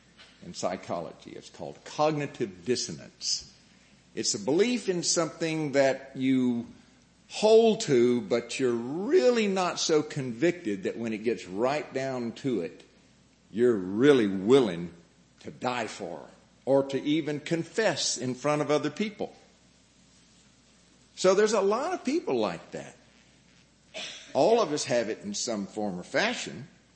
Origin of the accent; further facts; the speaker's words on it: Houston, Texas, United States; As Brother Matt said … I come from Houston, Texas.